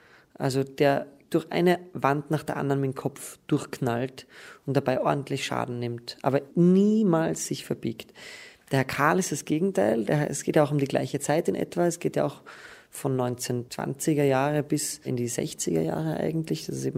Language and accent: German; Graz, Styria, Austria; Und ich bin ja Grazer und ich denke mir immer, ich mag Graz irrsinnig gern